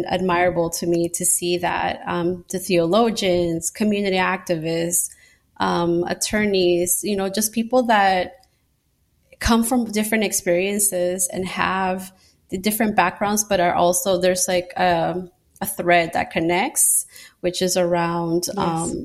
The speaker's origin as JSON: {"language": "English", "country": "Nicaragua", "lives_now": "United States", "said": "I'm an immigrant, you know, I'm originally from Nicaragua, and those were my ancestors come from the Latin America diaspora, and even further from other parts of the world."}